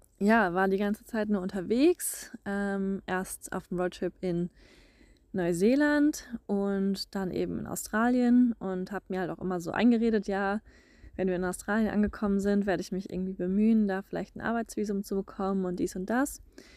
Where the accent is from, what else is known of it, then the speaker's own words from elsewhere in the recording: Germany; wenn ich nochmal Deutschland und meine Heimat so durch seine Augen sehe